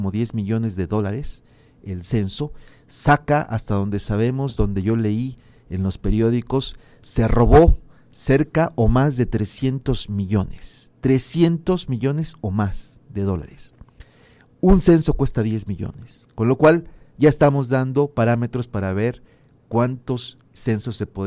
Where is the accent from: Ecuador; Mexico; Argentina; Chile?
Mexico; Y en mi país, por cierto, sí, debo de decir que sí. En México esto no se respeta